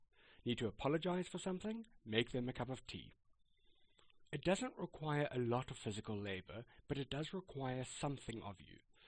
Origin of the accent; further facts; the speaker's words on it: South Africa; I'm South African, but my grandparents on my mother's side were British, and my mother, who grew up in South Africa, was actually born in England.